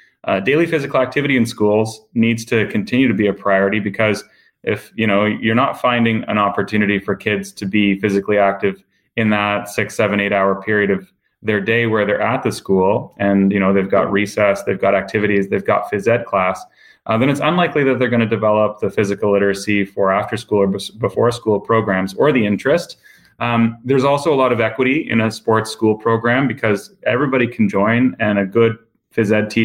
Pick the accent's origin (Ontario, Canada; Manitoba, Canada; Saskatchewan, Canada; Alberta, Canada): Ontario, Canada; Toronto; born there; And I was born in Toronto. Like, I'm a Toronto sports fan